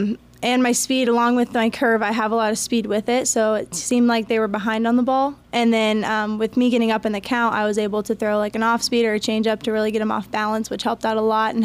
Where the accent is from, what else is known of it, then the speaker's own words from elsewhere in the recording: Kansas, United States; But here I just wanted everyone to know that I am from Kansas.